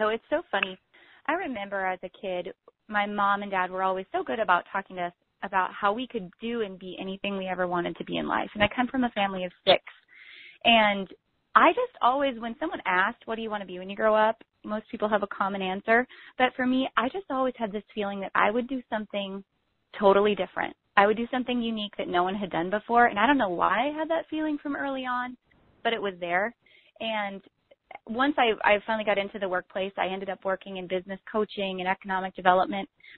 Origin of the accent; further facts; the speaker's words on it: North Dakota, United States; I'm originally from North Dakota, and you can imagine how many boutiques are in North Dakota.